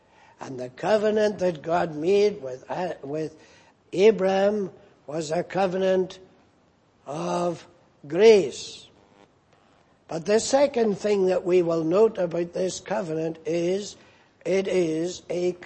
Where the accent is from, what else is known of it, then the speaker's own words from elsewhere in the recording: Northern Ireland, United Kingdom; I'm an Ulster man. I come from the ancient kingdom of Ulster, which is part of the island of Ireland. So I'm Irish, but I'm an Ulster man. But my passport happens to say that I am a citizen of the United Kingdom. So you see, I am British